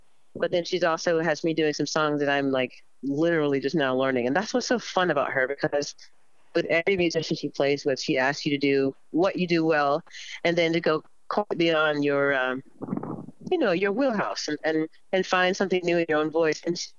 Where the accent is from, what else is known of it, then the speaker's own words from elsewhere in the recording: the South, United States; I'm a Southerner, you know?